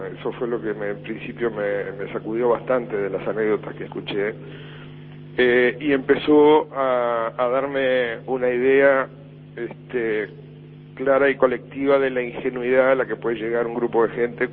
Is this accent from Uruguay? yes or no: yes; Melo, Cerro Largo, Uruguay; que pertenecen a mi infancia en Melo